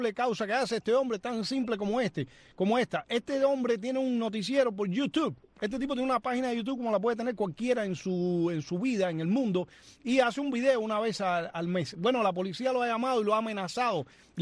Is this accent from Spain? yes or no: no; Cuba; nosotros como cubanos